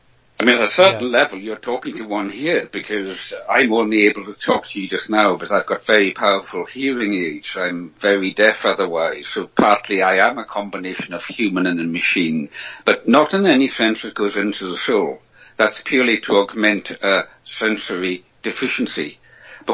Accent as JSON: {"language": "English", "region": "Scotland", "country": "United Kingdom", "tie": "born or raised there", "said": "I was raised in the Isle of Lewis in Scotland's Outer Hebrides"}